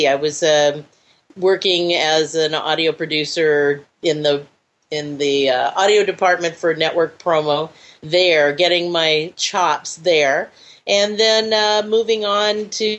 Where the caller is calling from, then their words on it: Burbank, California, United States; From beautiful downtown Burbank, actually.